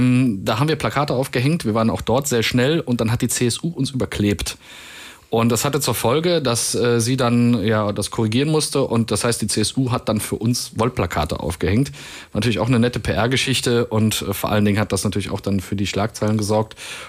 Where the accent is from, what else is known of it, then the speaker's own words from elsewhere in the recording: Aachen, North Rhine-Westphalia, Germany; Also ich komme aus Aachen